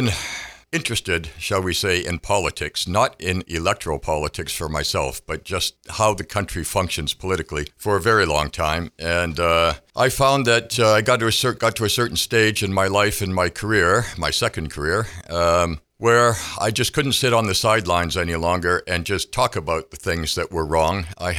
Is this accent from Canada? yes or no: yes; Wallaceburg, Ontario, Canada; Well, I am originally from Wallaceburg, and I live just outside of Wallaceburg these days.